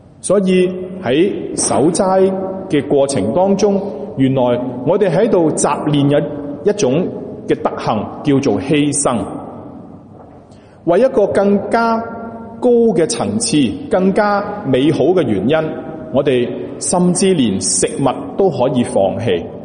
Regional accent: China; 因為大家都知道啦，我哋中國人有陣時一啲特別嘅日子其實係會食齋嘅。

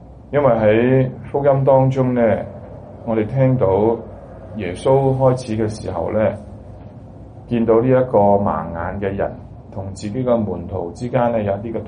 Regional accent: China; 有時跟我們中國人的文化有些相似

